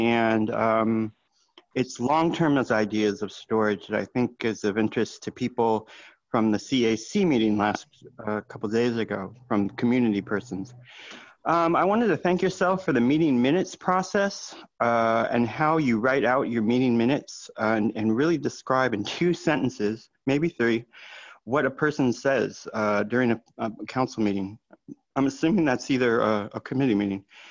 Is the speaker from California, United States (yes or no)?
yes; San Jose, California, United States; I've explained I'm originally from San Jose.